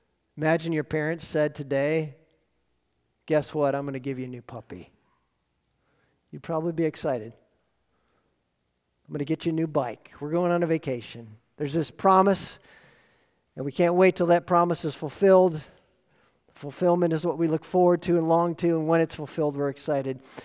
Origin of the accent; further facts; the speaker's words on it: Wisconsin, United States; And I was from Wisconsin, and so Florida, especially in the end of winter time, looked very inviting, and I was excited.